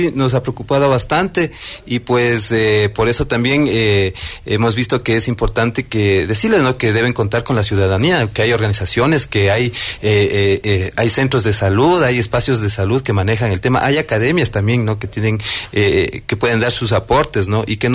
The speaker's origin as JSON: {"language": "Spanish", "country": "Ecuador", "said": "sabemos que nosotros como ecuatorianas, tenemos el orgullo de tener un etiquetado en el mundo"}